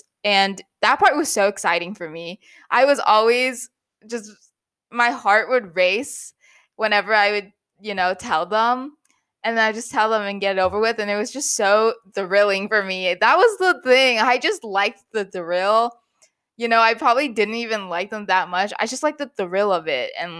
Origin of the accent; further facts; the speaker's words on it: Midwest, United States; growing up in the Midwest, no one usually wants to date an Asian.